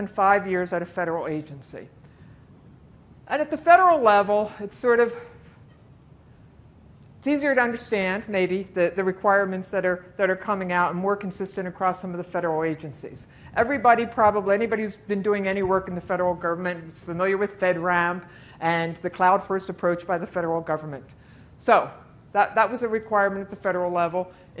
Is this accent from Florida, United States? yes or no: no; Pennsylvania, United States; And I'm proud to say Pennsylvania, my hometown, is the first state that has signed a CJIS amendment that includes CRM Online as well.